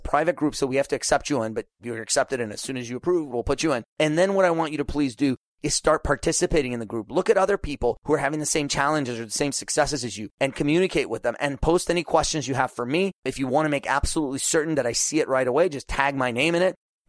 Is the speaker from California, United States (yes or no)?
yes; California, United States; I'm from Orange County, and like, I don't see any Orange County people here.